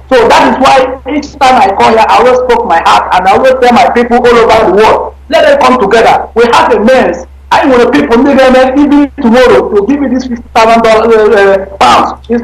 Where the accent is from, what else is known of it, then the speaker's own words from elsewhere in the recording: South East, Nigeria; now in India; I told them that we are not from Nigeria, we are from Biafra.